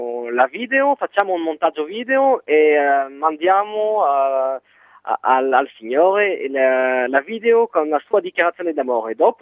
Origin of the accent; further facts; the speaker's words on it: France; Italian is a second language; also born or lived in Italy; anche se sono francese, sono stato fortunato di vivere 4 anni in Italia, ero vicino a Venezia